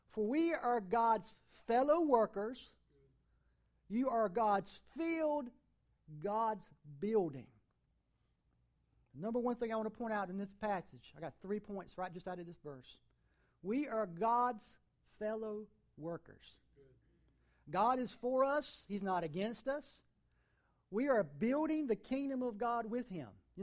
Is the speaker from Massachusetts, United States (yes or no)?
no; North Carolina, United States; I grew up in Eastern North Carolina.